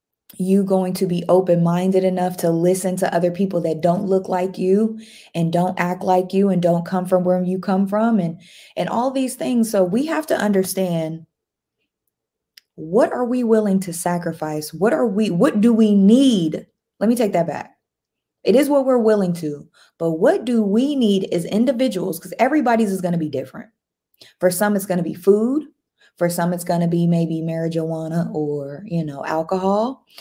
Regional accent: United States; Like, I don't remember growing up in America and watching other countries like, oh, wow, look, they're innovative.

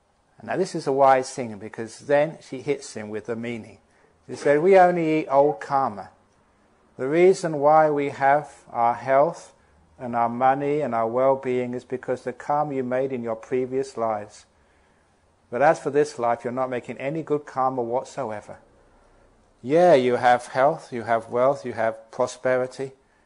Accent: England, United Kingdom; born there; I was born in England

